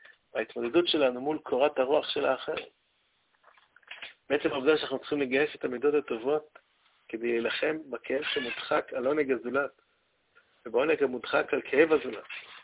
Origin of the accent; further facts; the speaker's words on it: Haifa, Haifa District, Israel; זכיתי גם אני להכיר אותו בתור חיפאי.